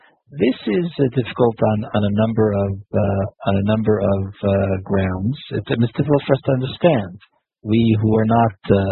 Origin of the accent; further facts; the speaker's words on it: Efrat, Israel; A very difficult day here for the Jewish people. In Israel, in my hometown of Efrat, and for the Jewish people everywhere.